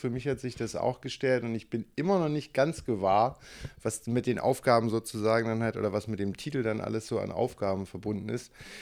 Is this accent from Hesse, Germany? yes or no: no; Berlin, Germany; Ich komme ursprünglich aus Berlin, bin in Berlin-Lichtenberg geboren. Meine Eltern sind irgendwann in Speckgürtel von Berlin gezogen